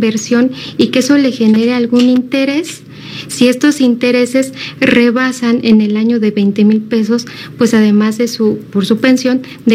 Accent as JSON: {"language": "Spanish", "country": "Mexico", "said": "es una obligación que tenemos como ciudadanos mexicanos"}